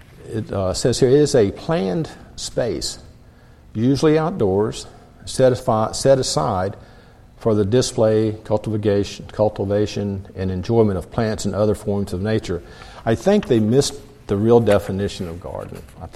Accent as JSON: {"language": "English", "region": "Florida", "country": "United States", "tie": "born or raised there", "said": "Now, I grew up in Florida on the beaches, you know"}